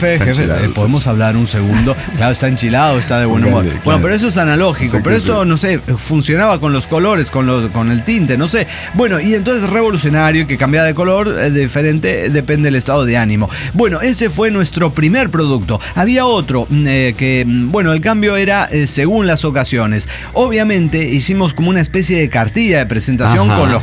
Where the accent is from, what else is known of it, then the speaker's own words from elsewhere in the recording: Bolivia; soy la ordenadora de Bolivia